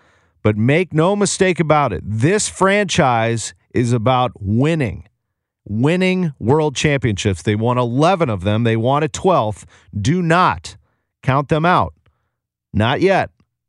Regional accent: St. Louis, Missouri, United States; I'm from St. Louis. I went to school at Indiana University.

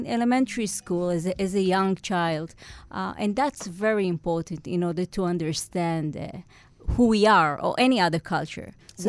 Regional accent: Israel; accent: Israeli; meaning you can hear right now my Israeli accent, it's part of who I am.

